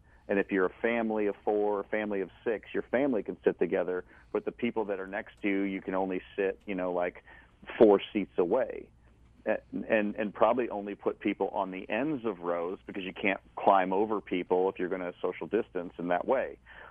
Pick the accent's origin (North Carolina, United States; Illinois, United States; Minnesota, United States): Illinois, United States; Chicago; because I grew up in the Chicago area